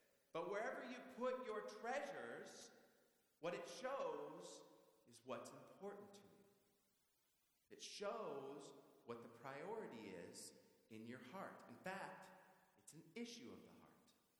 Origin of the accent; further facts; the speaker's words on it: Seattle, Washington, United States; I mean, I'm from Seattle, so of course it's worth money.